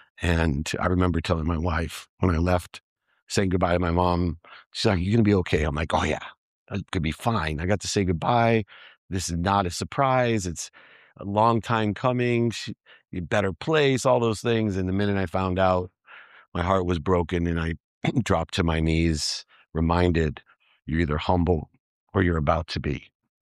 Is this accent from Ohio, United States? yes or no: yes; Akron, Ohio, United States; born there; So I was born in Akron, Ohio.